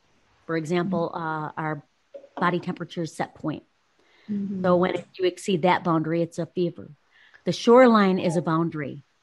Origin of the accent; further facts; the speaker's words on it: Texas, United States; back off. I'm from Texas.